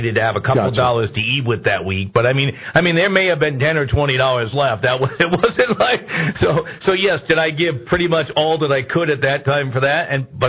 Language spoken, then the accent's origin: English; Providence, Rhode Island, United States; we'll pay you $200 to drive our Crown Victoria up to Providence, Rhode Island, my hometown.